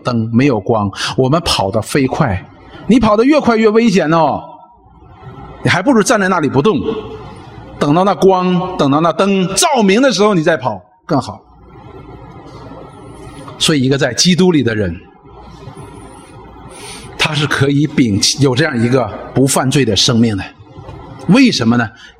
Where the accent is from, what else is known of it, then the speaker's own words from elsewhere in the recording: China; 我们中国人有句话，不做亏心事不怕鬼叫门